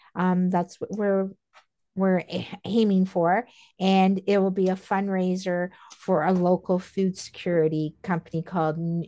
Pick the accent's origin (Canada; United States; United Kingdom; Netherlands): Canada; We're Canadian.